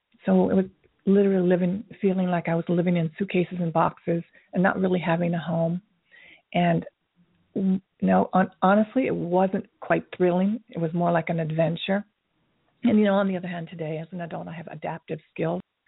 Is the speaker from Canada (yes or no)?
no; Tokyo, Japan; You know, I grew up in Tokyo during the Vietnam War, so in the 60s